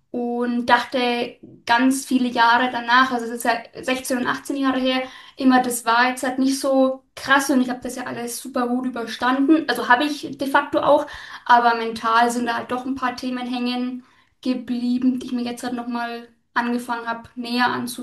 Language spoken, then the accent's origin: German; Bavaria, Germany; Genau, also aus Bayern, aus der Nähe von Nürnberg.